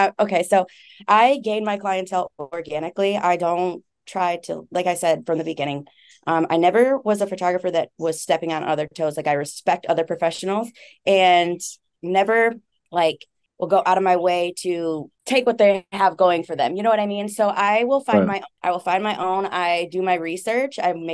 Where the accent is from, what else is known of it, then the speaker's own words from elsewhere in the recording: New York, United States; So when I say I'm from New York, everybody thinks the city. It's not the city.